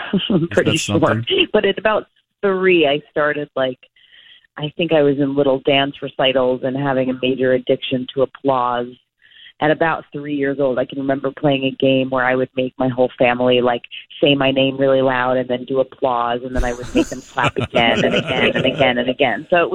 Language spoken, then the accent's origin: English; New York, United States; moved away as an adult; now in Los Angeles, United States; I'm from New York, as you know, but I moved to Los Angeles 12 years ago. I was a waitress in New York when I left, and now I'm a waitress again.